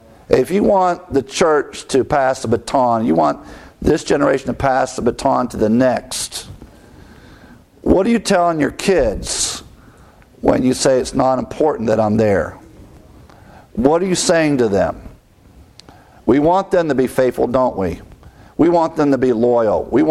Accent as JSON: {"language": "English", "region": "Ohio", "country": "United States", "tie": "born or raised there", "said": "But growing up in Ohio when it's cold, and this time of year, everyone was sick."}